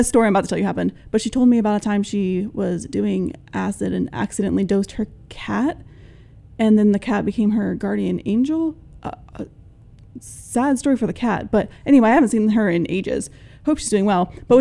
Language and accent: English; Charleston, South Carolina, United States; but we grew up in the Charleston area. It's a tri-county area, and we lived in Dorchester County.